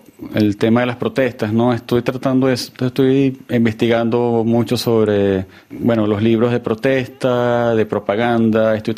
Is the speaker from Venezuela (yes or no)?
yes; Venezuela; Por registrar lo que sucede en mi país, pues. Y ya después, bueno, colaborando con algunos medios internacionales. Pues sí, la importancia que tiene fotográficamente es, bueno, es registrar el duro momento que vive Venezuela actualmente.